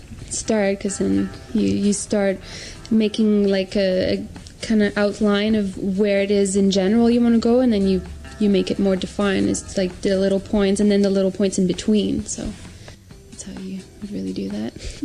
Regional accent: Canada; because it's our first album and we're Canadian

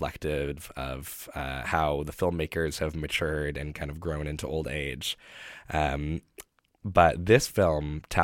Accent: Canada; as a Canadian

